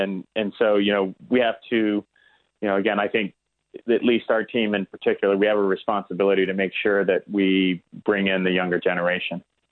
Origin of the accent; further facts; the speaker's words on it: United States; I'm an American.